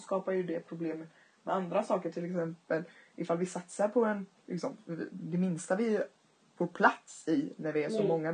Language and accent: Swedish; Kalmar, Kalmar County, Sweden; även om jag hade varit hemma i Kalmar